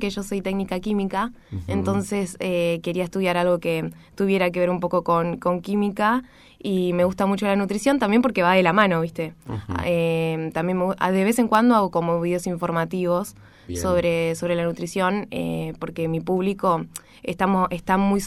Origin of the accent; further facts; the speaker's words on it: Saladillo, Buenos Aires Province, Argentina; Yo soy de Saladillo. Viajo mucho a Capital porque estudio